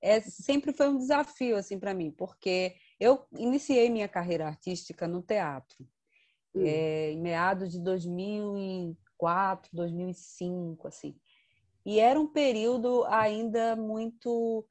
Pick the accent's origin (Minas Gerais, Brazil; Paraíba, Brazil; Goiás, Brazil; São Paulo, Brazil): Paraíba, Brazil; Na minha terra, Paraíba, e obviamente é um disco que traz a minha nordestinidade do jeito que eu a enxergo